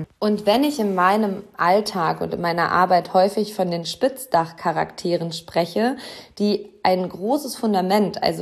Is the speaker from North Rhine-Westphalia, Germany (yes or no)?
yes; Hamm, North Rhine-Westphalia, Germany; Frank Wagner ist Schulleiter der Gebrüder Grimm Schule, einer Grundschule in meiner Heimatstadt Hamm.